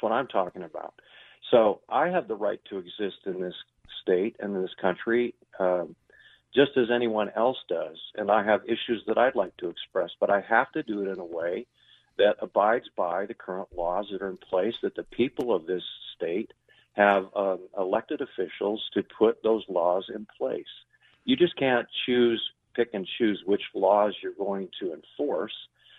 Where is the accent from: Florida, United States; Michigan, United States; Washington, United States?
Washington, United States; Well, I grew up in Renton and Kent, and I can't believe what I'm seeing right now either.